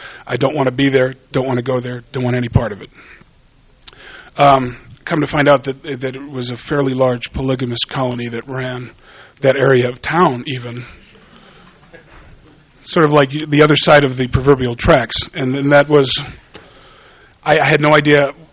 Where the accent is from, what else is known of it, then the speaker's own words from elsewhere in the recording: Cranston, Rhode Island, United States; I was born and raised in Cranston, Rhode Island.